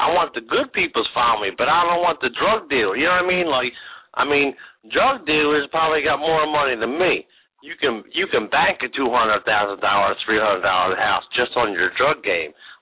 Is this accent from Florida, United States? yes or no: no; Philadelphia, Pennsylvania, United States; I'm from North Philly, okay? North Philadelphia.